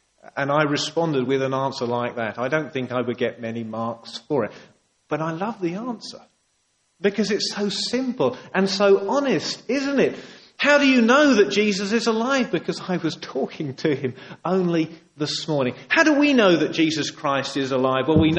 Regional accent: East of England, United Kingdom; I think I said this morning that I'm from Suffolk. Certainly I've said to some people today that I'm from Suffolk.

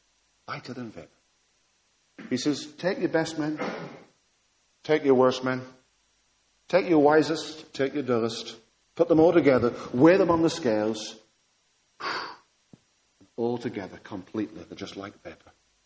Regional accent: North West England, United Kingdom; I come from Lancashire, so I was intrigued to see

